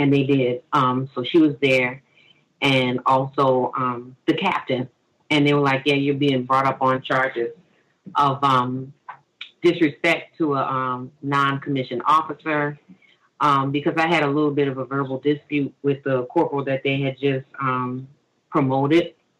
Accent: New Orleans, Louisiana, United States; I'm from New Orleans, and they happened to station me in New Orleans a year before Hurricane Katrina.

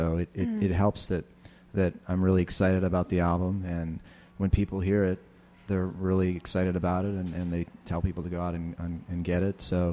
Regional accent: Ohio, United States; most of my family I'm from Ohio, from the East Coast.

